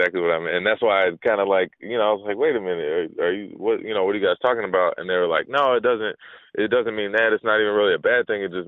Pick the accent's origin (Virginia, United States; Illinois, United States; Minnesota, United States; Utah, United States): Illinois, United States; Chicago; I kind of call myself a Chicago, and I grew up in Chicago for the most part.